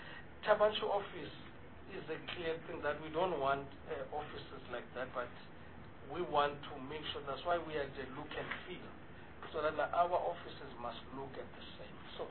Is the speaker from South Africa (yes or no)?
yes; Eastern Cape, South Africa; where I grew up in the Eastern Cape